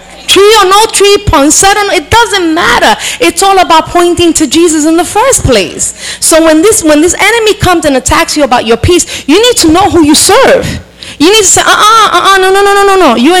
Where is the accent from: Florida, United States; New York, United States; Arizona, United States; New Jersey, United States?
New York, United States; South Bronx; When we come from the South Bronx, yo, that ghetto just comes up, you know, just raises up.